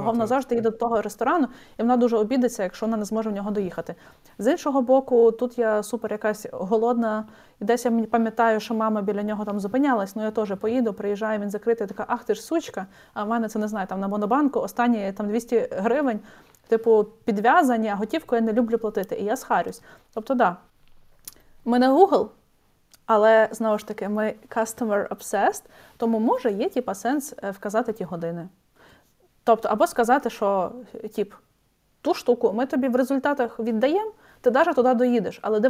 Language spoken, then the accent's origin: Ukrainian; Khmelnytskyi, Khmelnytskyi Oblast, Ukraine; also born or lived in Lviv; Я жила у Львові з гуртожитку, бо я сама з Хмельницького.